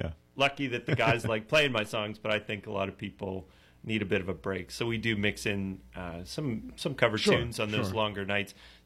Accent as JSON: {"language": "English", "town": "Pittsburgh", "region": "Pennsylvania", "country": "United States", "tie": "born or raised there", "said": "Pittsburgh, born and raised. I live in the city now."}